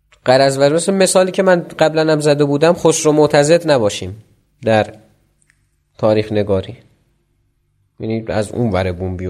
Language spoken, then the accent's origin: Persian; Tabriz, East Azerbaijan, Iran; now in Tehran, Iran; عرض کردم از تبریز اومدم تهران